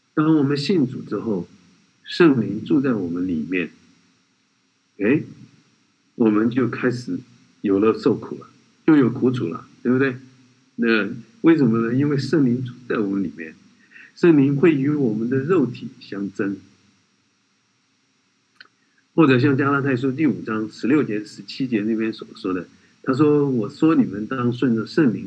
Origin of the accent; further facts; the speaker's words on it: China; 我们从国内来的，我们从大陆来的